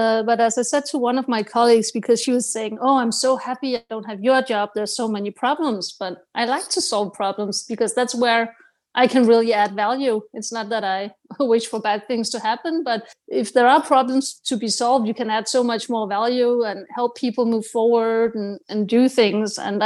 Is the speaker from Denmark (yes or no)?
yes; Denmark; I'm from Denmark, which is like a very small Scandinavian country.